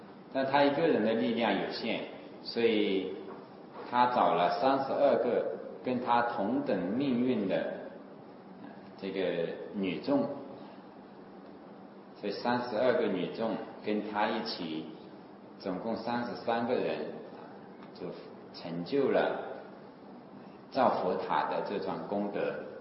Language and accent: Chinese; China; 我们中国人喜欢称为玉皇大帝